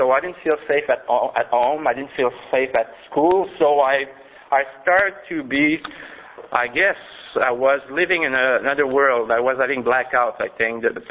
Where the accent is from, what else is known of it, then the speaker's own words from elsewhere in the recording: Montreal, Quebec, Canada; English is a second language; I was born in Montreal, and I was raised in the suburb most of my childhood.